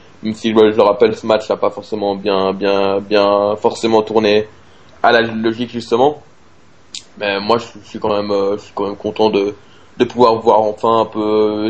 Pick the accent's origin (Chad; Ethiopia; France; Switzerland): Switzerland; mais moi, je suis quand même heureux, en tant que Suisse